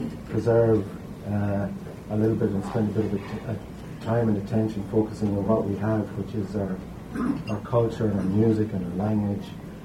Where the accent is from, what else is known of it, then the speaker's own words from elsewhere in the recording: Ireland; moved away as an adult; now in New York City, United States; I moved out of Ireland in the 90s. I'm an immigrant from Ireland, but I moved to New York City. I live in Queens in New York City, which is, I suppose, one of the most multicultural places probably in the world.